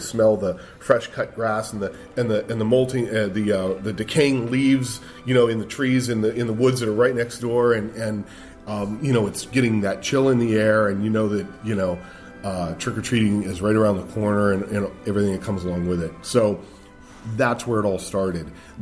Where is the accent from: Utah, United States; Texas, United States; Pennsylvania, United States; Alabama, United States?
Pennsylvania, United States; Erie; Little historical town, Erie, Pennsylvania, right on the lake.